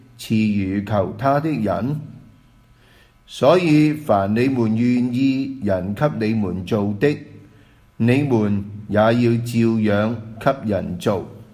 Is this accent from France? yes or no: no; China; 这一份的好像我们中国人都有这些说话呢，推己及人